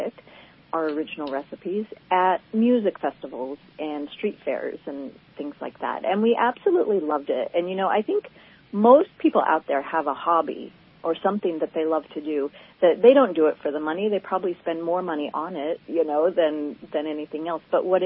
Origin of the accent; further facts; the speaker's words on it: West Coast, United States; now in Crescent City, United States; I'm from the West Coast.